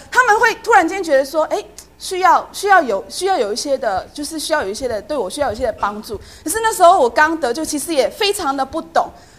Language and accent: Chinese; Hong Kong; now in Taiwan; 我就是从香港来到台湾读书